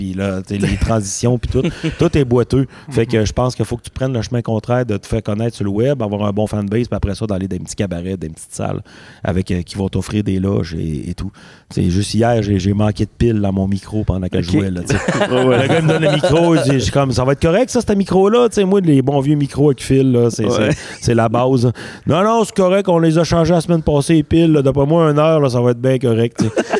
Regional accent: Quebec, Canada; Moi, je viens du Lac-Saint-Jean.

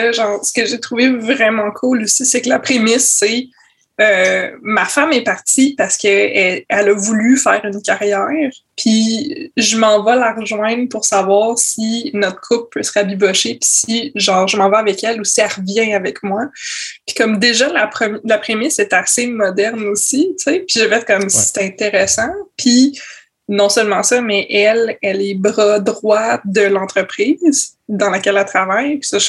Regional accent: Quebec, Canada; étant donné que nous sommes Québécois

